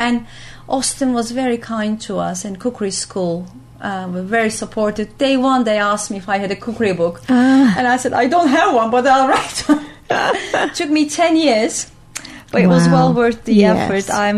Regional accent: Antakya, Hatay, Turkey; So I grew up in Antakya, spent many childhood holidays in my grandmother's 450-year-old ancient home

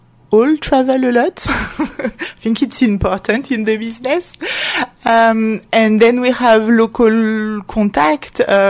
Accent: Grenoble, Auvergne-Rhône-Alpes, France; English is a second language; moved away as an adult; now in United Kingdom; I'm French. I'm from Grenoble, which is southeast of France.

